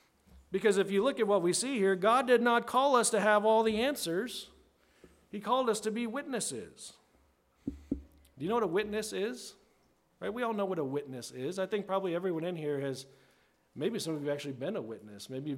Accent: Maryland, United States; when I grew up, the church I grew up in Maryland, every Sunday evening there was testimony time.

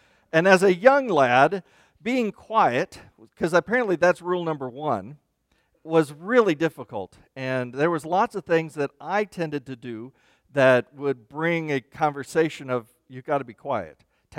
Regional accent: Ottawa, Kansas, United States; In fact, the place I grew up in, Kansas, I was born in Kansas City, and I'm kind of a city kid at heart.

